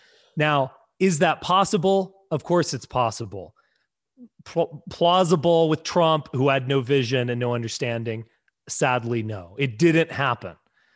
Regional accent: United States; I feel it as an American, and I feel like I am ultimately a Westerner.

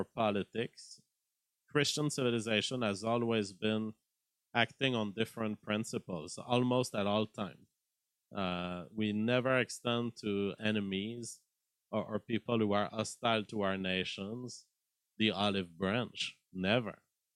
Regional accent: Canada; I'm not a member of it because I'm a Canadian.

